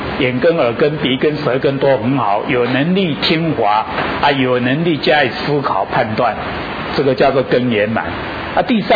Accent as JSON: {"language": "Chinese", "country": "Taiwan", "said": "我活在台湾，生活生在台湾，管我是哪一种种族的，当然是台湾人嘛，要维护台湾土地的完整嘛"}